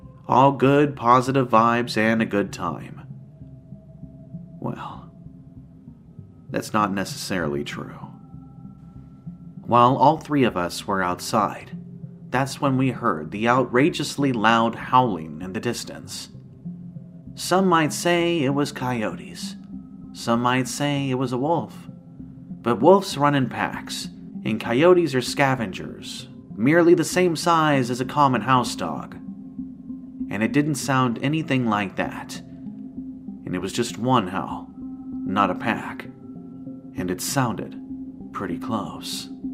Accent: Florida, United States; We are originally from Florida, but we would always drive up and spend at least a week in Tennessee every year.

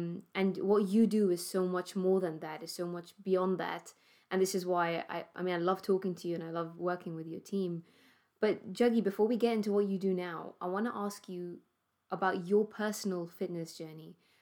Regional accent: Gibraltar; My brother and I were raised in Gibraltar, and we had access to good weather

